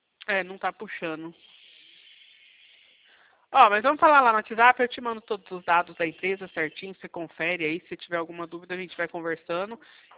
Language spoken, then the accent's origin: Portuguese; Bebedouro, São Paulo, Brazil; Araraquara? Sou de Bebedouro, eu te mando aqui certinho o endereço do escritório.